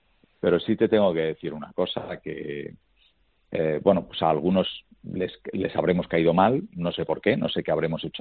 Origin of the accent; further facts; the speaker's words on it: Asturias, Spain; now in Málaga, Spain; si soy asturiano, si quieres me vengo con un turbante la próxima vez, pero no lo sé. Tengo el nombre de mi abuelo, me siento muy orgulloso de ello, como asturiano pues muy orgulloso, y como malagueño que llevo pues toda la vida, veraneaba aquí cuando era chiquitito